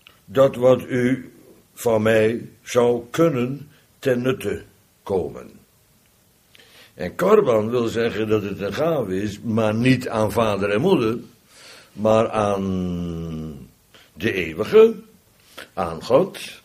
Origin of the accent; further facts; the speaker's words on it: Netherlands; Daarom zijn wij Nederlanders goed in het belasting ontduiken. Niet omdat we zo'n rot volk zijn, maar omdat we zo'n rot belastingssysteem hebben.